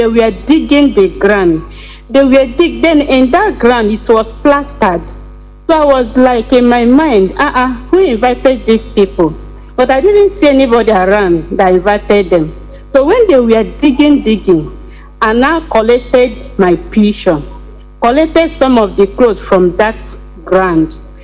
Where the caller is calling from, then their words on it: Ebonyi, Nigeria; I'm calling from Ebony State.